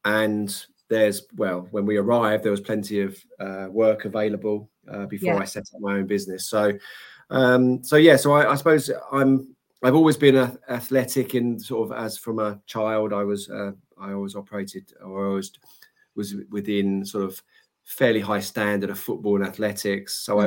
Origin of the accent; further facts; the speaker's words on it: East of England, United Kingdom; I'm 56. As you said earlier, I'm originally from Essex, where most of my childhood was experienced.